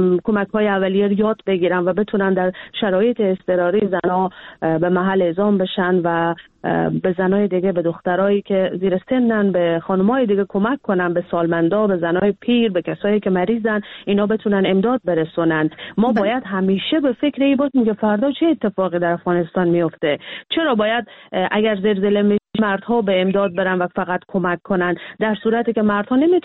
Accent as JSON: {"language": "Persian", "country": "Iran", "tie": "born there", "said": "من در ایران متولد شدم"}